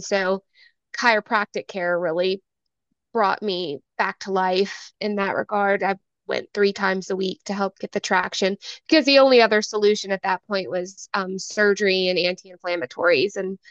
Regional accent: Alabama, United States; now in Virginia, United States; I am born and raised in Alabama.

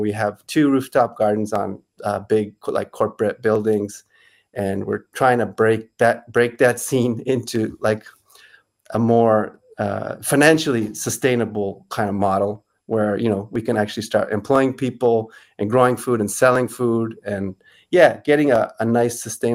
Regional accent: Shibuya, Tokyo, Japan; I grew up in Shibuya

